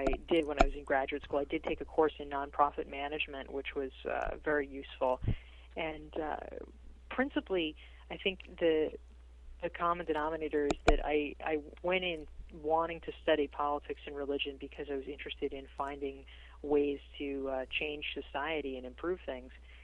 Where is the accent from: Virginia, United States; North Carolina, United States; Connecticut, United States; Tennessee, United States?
North Carolina, United States; also born or lived in Massachusetts; I grew up in North Carolina, actually.